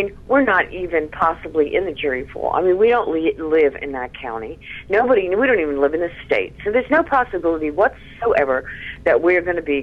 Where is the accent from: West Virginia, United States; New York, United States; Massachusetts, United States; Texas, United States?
Texas, United States; I mean, I'm a Texan, you know?